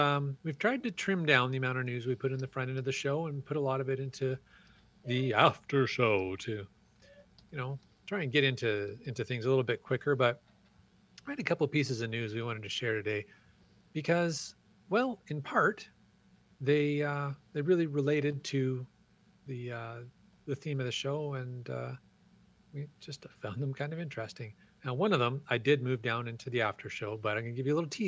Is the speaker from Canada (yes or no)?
yes; Canada; with the extra U stuck into it because I'm Canadian.